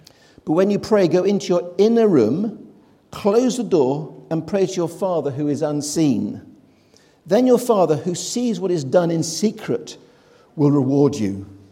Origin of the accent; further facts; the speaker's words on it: United Kingdom; That's why I, as a British person, think French mustard is this anemic brown stuff.